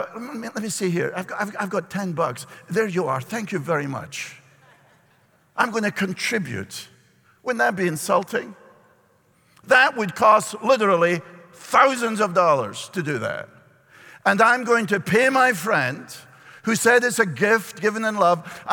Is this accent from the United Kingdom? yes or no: yes; Scotland, United Kingdom; And as a Scot, I am very disappointed. I feel it's discriminated. The Irish are very loud. We Scots are very quiet, very humble, non-aggressive people.